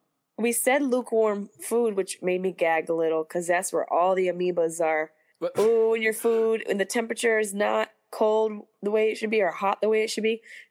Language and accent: English; Syracuse, New York, United States; You know, there was this place in my hometown of Syracuse, right off the highway when you got into the city